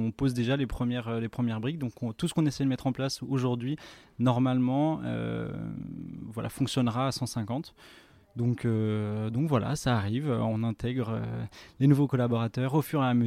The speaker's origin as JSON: {"language": "French", "town": "Paris", "region": "Île-de-France", "country": "France", "tie": "born or raised there", "lives_now": "Drôme, France", "said": "Moi, je viens de Paris. J'ai toujours grandi à Paris."}